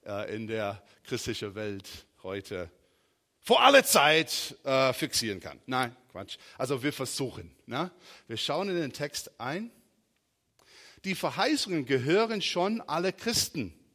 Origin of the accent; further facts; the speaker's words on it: South Carolina, United States; German is a second language; also born or lived in California; now in Germany; Ich komme ursprünglich aus South Carolina, durch Kalifornien. Ich habe überall gelebt, gewohnt.